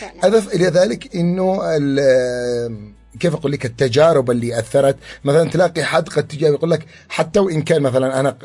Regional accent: Yemen; لكن تخيلي انه فعلا ما فيش زكام عندنا في اليمن على مدى 10 سنوات

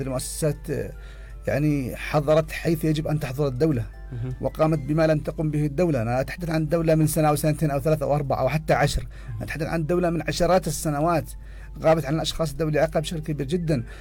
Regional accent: Yemen; للأسف احنا عندنا في اليمن مشكلة واعتبرها مشكلة مزمنة

